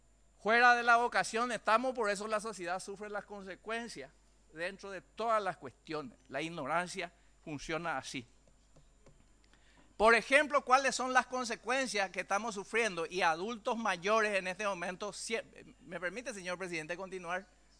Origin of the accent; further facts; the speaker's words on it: Paraguay; si no reconocemos esta falencia que tenemos como sociedad paraguaya